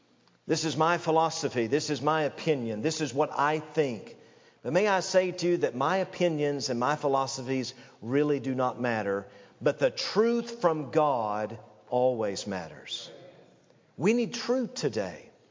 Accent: Knoxville, Tennessee, United States; My pastor used to say years ago as I grew up in Knoxville, Tennessee, he would say, the most dangerous error is that which is closest to the truth.

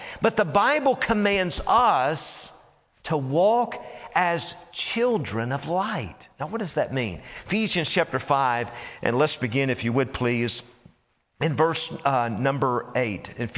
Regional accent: Tennessee, United States; I grew up in Tennessee, and we would find streams in the mountains

